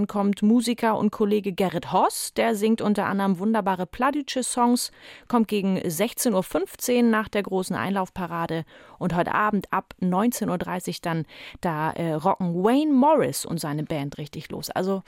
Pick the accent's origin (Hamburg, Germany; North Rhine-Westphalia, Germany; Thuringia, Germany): Hamburg, Germany; born there; Da kriege ich selbst als gebürtige Hamburgerin immer noch eine Gänsehaut.